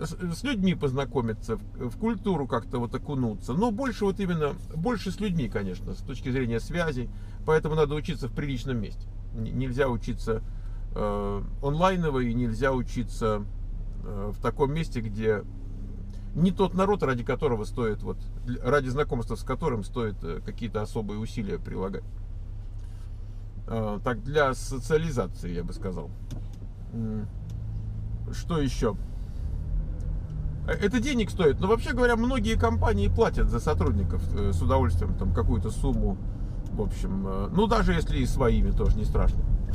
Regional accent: Russia; now in United States; Знаете, мы же из России, мы же, у нас же миссия, мы же не просто так живем.

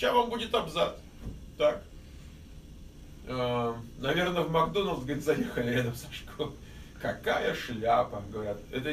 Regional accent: Kyiv, Ukraine; Я из Троещины.

